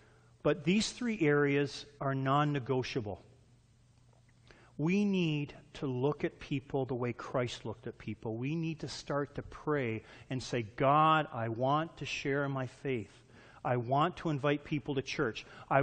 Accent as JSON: {"language": "English", "country": "Canada", "said": "I'm not even American. I'm Canadian."}